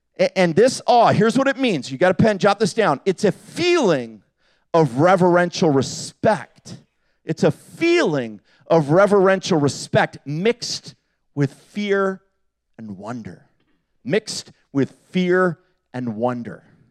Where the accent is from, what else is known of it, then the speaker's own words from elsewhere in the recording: England, United Kingdom; moved away; I'm from England originally.